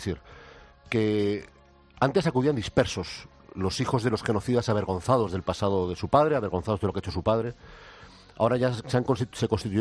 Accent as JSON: {"language": "Spanish", "country": "Spain"}